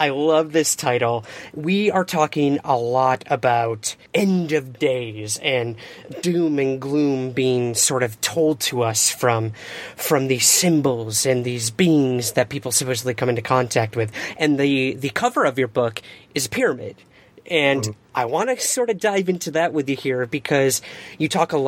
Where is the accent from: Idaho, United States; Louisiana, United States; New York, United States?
New York, United States; Syracuse; I actually went to see … one summer in my hometown of Syracuse, New York.